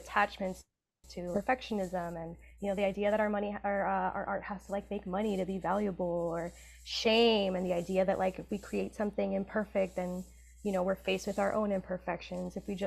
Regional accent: Union City, New Jersey, United States; So I am from Union City, New Jersey. It is nicknamed Havana on the Hudson because it got a very big migration of Cubans, but it also just has a big migration of people from all over Latin America and Asia.

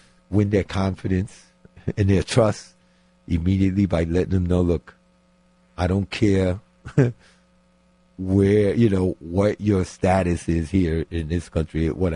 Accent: New York City, New York, United States; I grew up in New York City where everybody comes to New York City.

